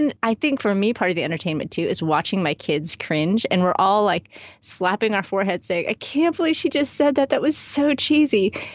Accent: Waco, Texas, United States; I am from Waco, Texas

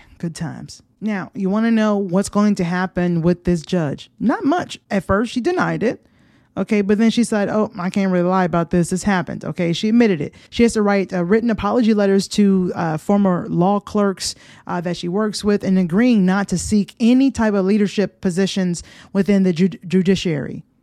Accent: United States; I remember when I went to London as a kid and I was confused. I was like, why do all the signs say toilet? Like, I knew what toilet was, but here in America

